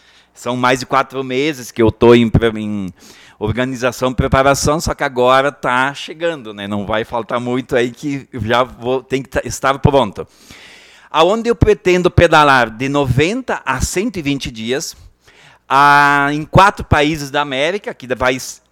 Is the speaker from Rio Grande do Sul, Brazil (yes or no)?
yes; Guaporé, Rio Grande do Sul, Brazil; que eu vou ter orgulho de falar que eu sou de Guaporé.